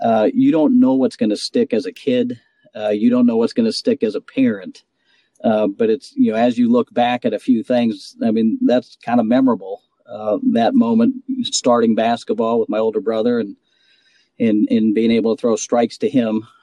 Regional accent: South Dakota, United States; I grew up in South Dakota, and he'd be out there practicing in the winter.

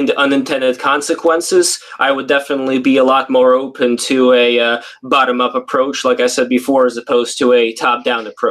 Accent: Russia; Like, since I came from Russia, you could say I was born in the Soviet Union. It was around 1988 that I was born, so the Soviet Union was still active.

